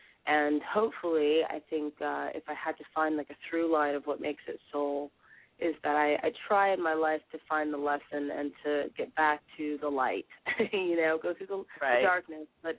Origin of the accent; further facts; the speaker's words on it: Southern United States, United States; especially growing up in the South, I mean, my friends listened to … and, you know, country western music and, you know